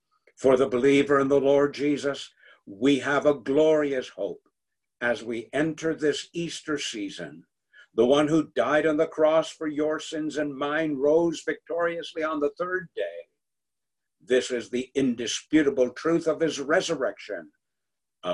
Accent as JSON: {"language": "English", "town": "Montreal", "region": "Quebec", "country": "Canada", "tie": "born or raised there", "said": "I can remember as a boy growing up in Montreal"}